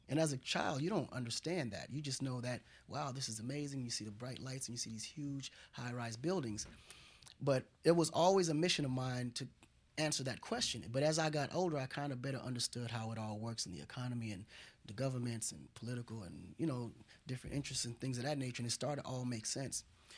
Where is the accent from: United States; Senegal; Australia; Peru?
Senegal; Kola, Dakar; I was raised in Senegal. A part of Senegal called Kola, which is a rural area of Dakar. And, you know, I was one of those barefooted kids you see playing soccer, you know, toting well water.